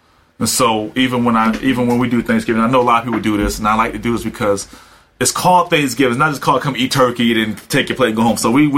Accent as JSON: {"language": "English", "region": "Connecticut", "country": "United States", "said": "I'm from Connecticut. My grandmother was raised in the South"}